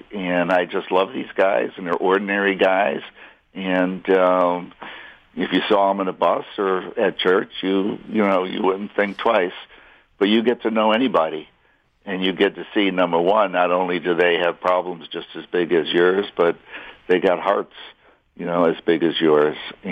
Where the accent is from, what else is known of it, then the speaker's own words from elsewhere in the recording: Chicago, Illinois, United States; I'll tell you, I grew up on Addison Street in Southport, two blocks from Cubs Park, Wrigley Field, to the rest of the world.